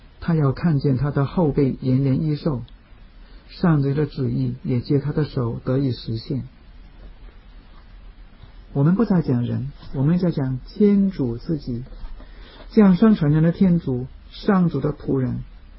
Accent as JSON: {"language": "Chinese", "town": "Tai O", "country": "Hong Kong", "tie": "born or raised there", "said": "我小的时候是住在大澳，我开玩笑是大屿山是香港最穷的一个岛，大澳是大屿山最穷的一个村， … 是大澳这个村里面最穷的一家人。我爸爸在我九岁的时候去世，我妈妈是一个小贩，我们很穷。"}